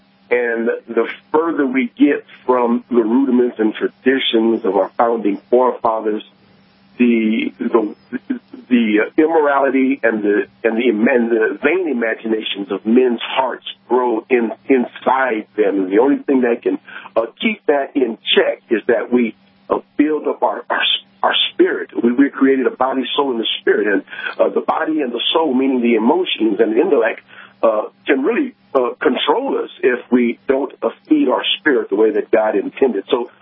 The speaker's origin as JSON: {"language": "English", "town": "Riverside", "region": "California", "country": "United States", "said": "I came from Riverside, California."}